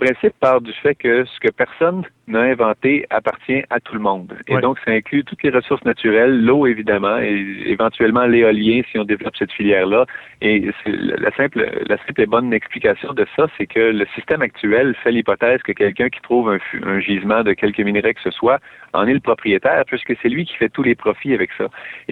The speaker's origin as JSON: {"language": "French", "region": "Quebec", "country": "Canada", "said": "mais pas pour la propriété des ressources qui, elles, nous appartiennent en tant que Québécois."}